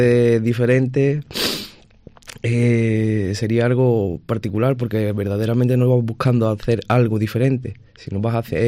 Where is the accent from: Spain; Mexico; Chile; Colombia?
Spain; Jerez de la Frontera, Andalusia; De Jerez.